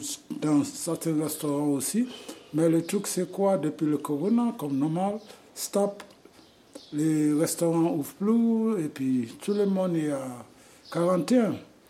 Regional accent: Sierra Leone; now in Senegal; Je suis de Sierra Leone. Et je suis au Sénégal à ce moment et je fais 40 ans depuis. Au Sénégal.

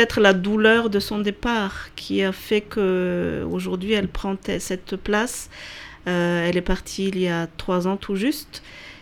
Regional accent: Toulouse, Occitanie, France; Moi, je suis toulousaine.

